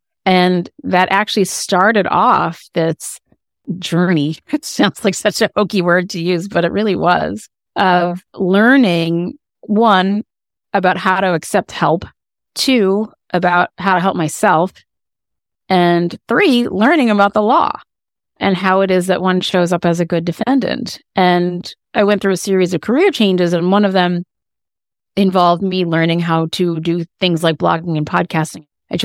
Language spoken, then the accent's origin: English; Rhode Island, United States; And I'm from Rhode Island, and it was just very, very slow process.